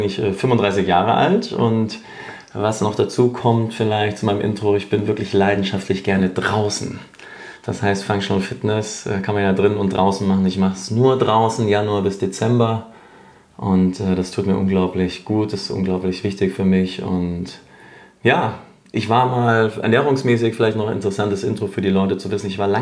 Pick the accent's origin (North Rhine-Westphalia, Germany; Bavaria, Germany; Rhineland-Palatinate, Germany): Bavaria, Germany; Bayreuth; in Bayreuth, in meiner Heimatstadt. Und dann bin ich nach München